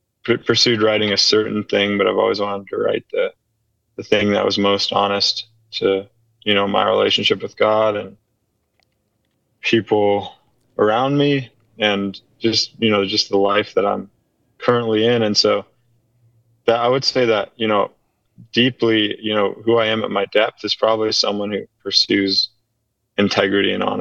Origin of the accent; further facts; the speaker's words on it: Ontario, Canada; Yeah, I grew up in Ontario, and then I lived. The only other place I've really lived is I was with this mission in Colorado.